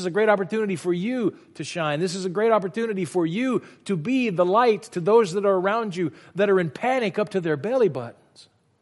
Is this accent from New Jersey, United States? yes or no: no; Louisiana, United States; I grew up in Louisiana.